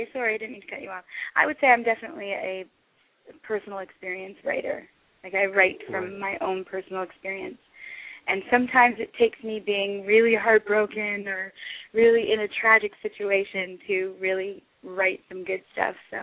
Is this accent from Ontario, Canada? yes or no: yes; Thornbury, Ontario, Canada; I grew up in Thornbury, Ontario, and in Thornbury, Ontario, everybody listens to country music.